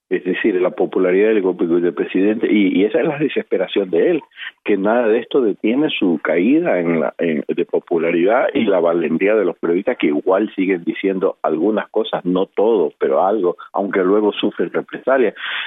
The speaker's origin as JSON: {"language": "Spanish", "country": "Ecuador", "said": "Usted sabe que allá hay una, en mi país Ecuador, hay una persecución brutal contra los medios de comunicación"}